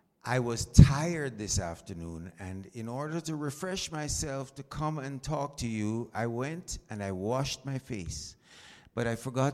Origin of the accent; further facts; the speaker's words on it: Jamaica; also born or lived in England; I am from Jamaica.